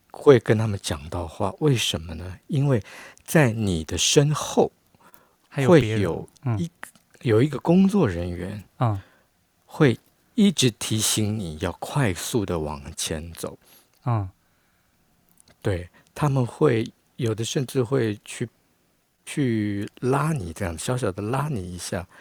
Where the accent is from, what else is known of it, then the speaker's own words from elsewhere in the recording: Taiwan; 我必须要告诉对方说，哦，我是台湾来的这样子。